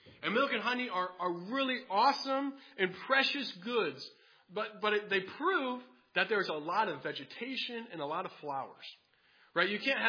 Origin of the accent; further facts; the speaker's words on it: Grand Rapids, Michigan, United States; I grew up in Grand Rapids, Michigan, and the first sermon that I was going to preach was 45 minutes south in Kalamazoo, Michigan.